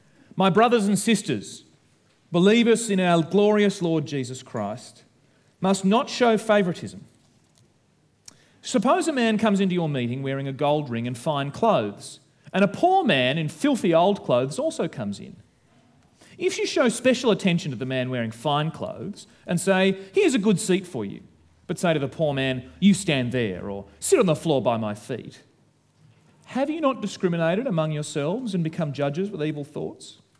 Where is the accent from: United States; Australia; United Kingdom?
Australia; accent: Australian; You could say that the defining feature of being an Australian is our beautiful accent. Oh, how beautiful our accent sounds, particularly when you hear it overseas